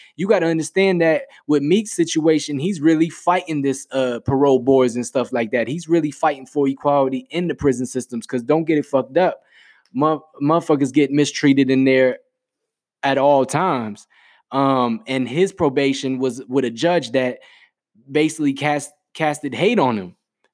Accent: East Coast, United States; So I'm from the East Coast, but I'm not too keen on, I'm not too up to date on

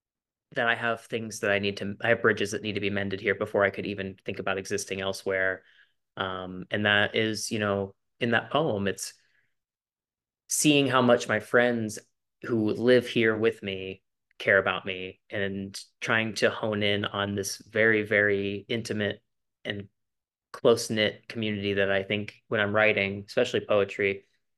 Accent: Ohio, United States; Ohio's the place that I'm from. It's the place that's made me

